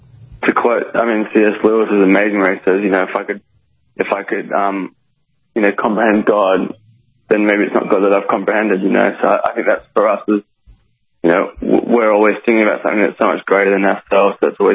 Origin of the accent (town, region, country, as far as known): Australia